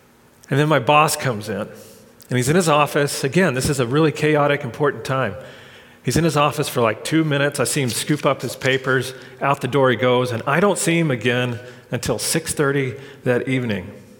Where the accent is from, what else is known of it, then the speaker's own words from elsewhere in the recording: Arkansas, United States; Aikman was from Arkansas, just like I was